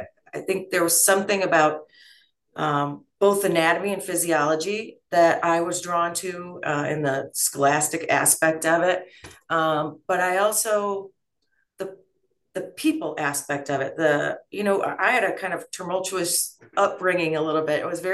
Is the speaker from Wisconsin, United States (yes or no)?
no; Illinois, United States; So I was born and raised in Winnebago County.